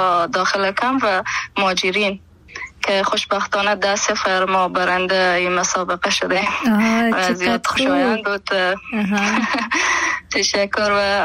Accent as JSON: {"language": "Persian", "region": "Herat", "country": "Afghanistan", "said": "من از هرات باستان، خانه مامونجا بود، زندگی میکردم اهل هرات هستم."}